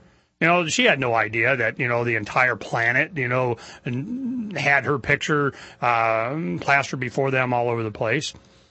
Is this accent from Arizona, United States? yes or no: yes; Phoenix, Arizona, United States; from Phoenix, Arizona, here in the beautiful studios of Freedoms with an S, freedomsphoenix.com